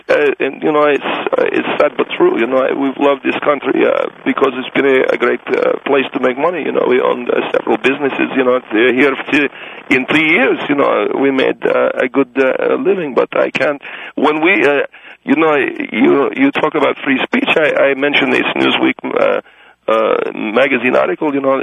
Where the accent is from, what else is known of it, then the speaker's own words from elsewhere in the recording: Egypt; I'm from Egypt, but even I know that this is wrong